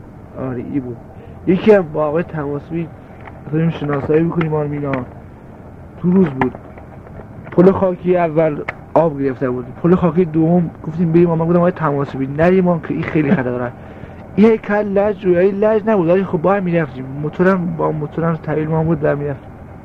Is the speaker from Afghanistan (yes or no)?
no; Kermanshah, Iran; born there; من در سال 1342 متولد شدم از باختران.